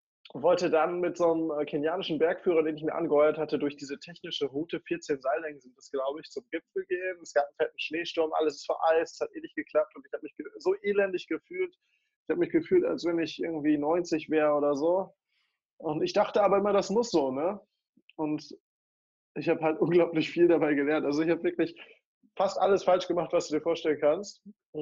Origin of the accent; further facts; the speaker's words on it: North Rhine-Westphalia, Germany; ich bin aufgewachsen im Herzen des Treuteburger Waldes, in einem kleinen Dorf in der Nähe von Bielefeld.